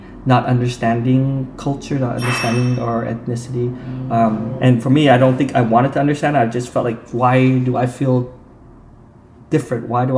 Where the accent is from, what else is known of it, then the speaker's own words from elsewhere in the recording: Provo, Utah, United States; I grew up in Provo, Utah, which is during that time, it was right after the Vietnam War. So I would not be surprised if we were the very first Vietnamese family there to settle in Utah.